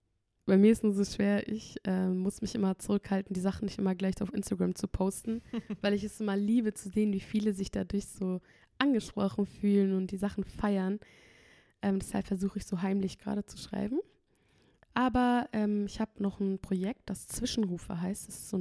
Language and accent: German; Kosovo; als ich mich halt gegen den albanischen entschieden habe, gegen den kosovarischen in dem Fall, also habe ich mich gefühlt wie eine Verräterin